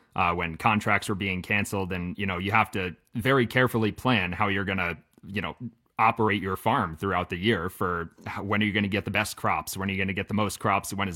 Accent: New York, United States; The neighborhood that I grew up in on Long Island was I was on the North Shore, and it was like pretty much right near the beach

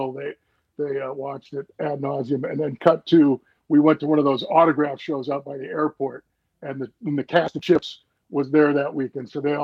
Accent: Appleton, Wisconsin, United States; I grew up in Appleton. I grew up on the lakeshore of Lake Winnebago. Went to Appleton East High School

